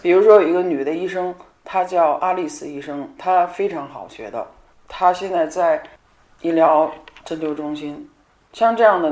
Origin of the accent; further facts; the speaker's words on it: Beijing, China; now in Romania; 我来自中国北京，